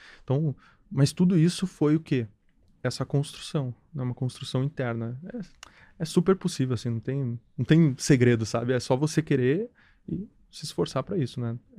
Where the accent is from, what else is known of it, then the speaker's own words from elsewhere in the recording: Porto Alegre, Rio Grande do Sul, Brazil; born there; also born or lived in Barreiras; nasci em Porto Alegre, mas morei lá.